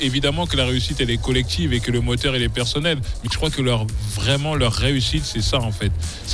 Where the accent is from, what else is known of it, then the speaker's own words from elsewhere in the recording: Caen, Normandy, France; Moi, je suis de Caen